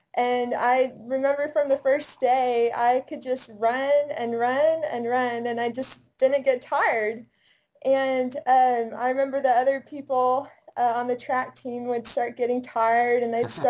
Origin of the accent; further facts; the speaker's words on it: Oklahoma, United States; Yeah, so I grew up in Oklahoma. I'm a born and bred Oklahoman.